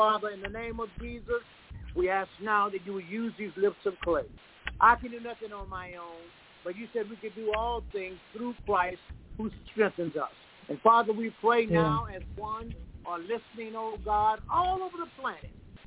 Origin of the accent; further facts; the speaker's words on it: the South, United States; it reminds me of when I was a boy growing up in the South.